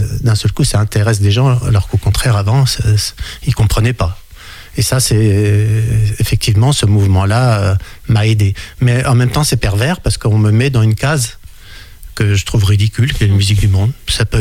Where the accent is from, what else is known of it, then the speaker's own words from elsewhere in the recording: Pays de la Loire, France; moi, j'ai grandi ici, dans le Maine-et-Loire, mais au milieu de communautés à la fois françaises, gitanes, arabes.